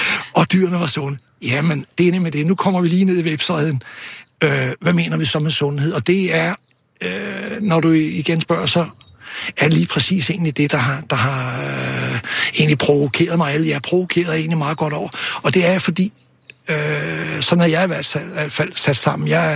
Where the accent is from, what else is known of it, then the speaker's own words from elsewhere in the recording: Rødovre, Capital Region of Denmark, Denmark; Jeg er vokset op i Storkøbenhavn i en forstad ude i Rødovre.